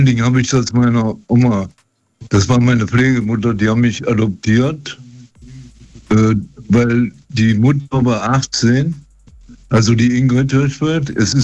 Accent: Düsseldorf, North Rhine-Westphalia, Germany; born there; ich bin 1953 geboren in Düsseldorf, mhm, im Krankenhaus

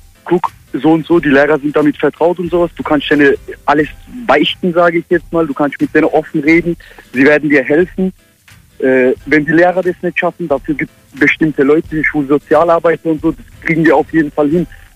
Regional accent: Mühlacker, Baden-Württemberg, Germany; Genau, also ich bin hier in der Nähe von Pforzheim in Mühlacker geboren worden.

